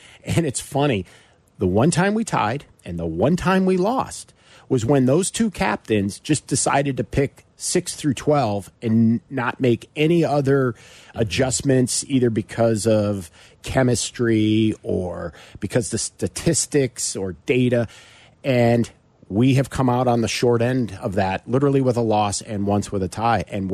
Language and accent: English; Chicago, Illinois, United States; And being a Chicagoan, knowing that we are hosting this in 2 years